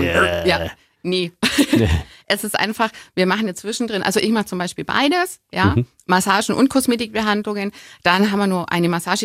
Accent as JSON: {"language": "German", "town": "Augsburg", "region": "Bavaria", "country": "Germany", "tie": "born or raised there", "said": "ich bin in Augsburg geboren, ich bin schon immer hier"}